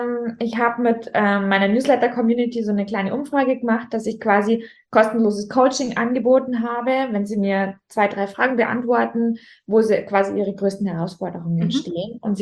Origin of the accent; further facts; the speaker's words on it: Rosenheim, Bavaria, Germany; accent: Bavarian; ich komme ja aus Rosenheim. Rosenheim ist mitten in Bayern, Oberbayern. Vom Dialekt her, ich habe sogar Nachrichten von Freunden bekommen, hey … hast jetzt deinen bayerischen Dialekt verlernt